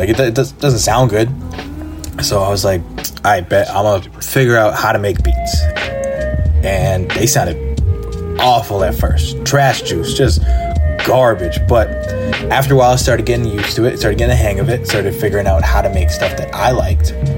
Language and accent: English; Edmonton, Alberta, Canada; I'm from Edmonton, Alberta, Canada.